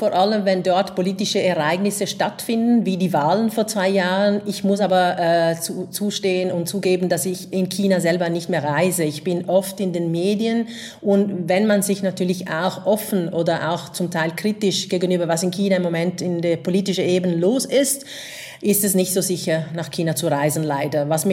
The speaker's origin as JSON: {"language": "German", "town": "Venice", "region": "Veneto", "country": "Italy", "second_language": "German", "lives_now": "Germany", "said": "ich habe in 97 in Venedig, daher wo ich komme, aus Italien, angefangen zu studieren"}